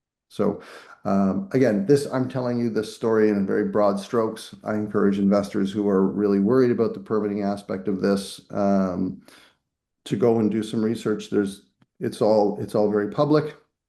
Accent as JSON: {"language": "English", "country": "Canada", "said": "I'm Canadian, so weighing in on U.S. politics isn't popular"}